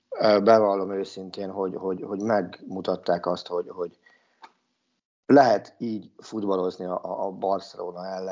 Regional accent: Hungary; ezt mi megszoktuk, mint magyar szurkolók

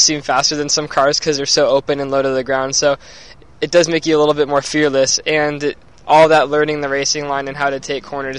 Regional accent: Portola Valley, California, United States; I'm 18 years old, and I'm from Bertola Valley, California, near San Francisco.

